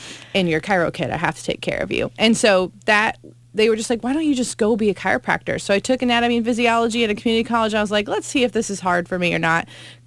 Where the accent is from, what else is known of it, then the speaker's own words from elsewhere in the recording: Iowa, United States; also born or lived in New York City / Maine / New Jersey / Rhode Island; I'm from Iowa. I've lived in New York City. I lived in Maine, New Jersey, Rhode Island, all over the place.